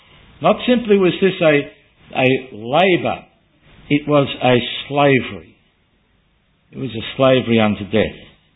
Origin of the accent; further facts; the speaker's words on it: Sydney, New South Wales, Australia; one of our neighbours when I grew up in Sydney. We lived halfway down the hill.